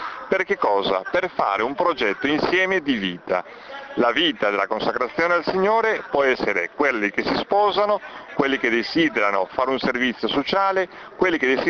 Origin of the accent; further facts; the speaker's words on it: Milan, Lombardy, Italy; vengo da Milano e faccio parte della comunità dei Servi di Cristo Vivo del Padre Michele Vassallo.